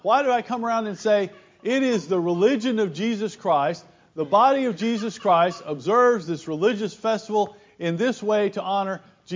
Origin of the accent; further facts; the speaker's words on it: Blytheville, Arkansas, United States; I'm from Blytheville, Arkansas. We don't have a lot of Catholics in Blytheville, Arkansas.